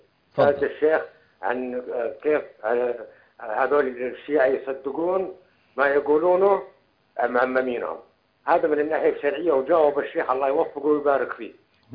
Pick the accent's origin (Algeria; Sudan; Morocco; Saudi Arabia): Saudi Arabia; عندنا في السعودية